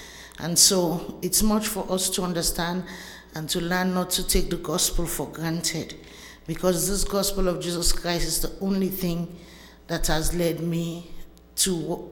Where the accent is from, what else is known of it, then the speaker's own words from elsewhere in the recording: Sierra Leone; English is a second language; And I come from Sierra Leone. It's a very teeny country in Africa. It's small as the size of North Carolina.